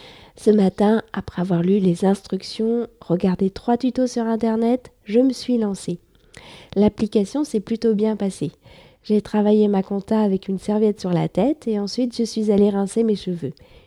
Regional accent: France; now in Paris, France; Je suis française, j'habite près de Paris

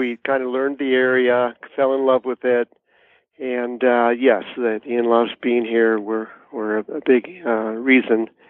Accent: California, United States; So I grew up hunting in Southern California and got lucky enough to go out to the islands and hunt pigs and goats like you did, and the California blacktails.

